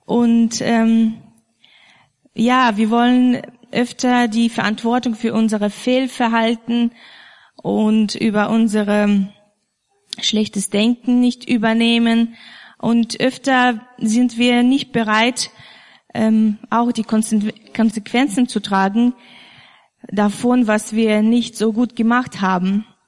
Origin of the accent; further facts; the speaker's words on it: Far East, Russia; German is a second language; now in Germany; ursprünglich komme ich aus Russland. David hat schon erwähnt, aus der östlichsten Grenze, also östlichste Gebiet von Russland. Das liegt in der Nähe von Japan.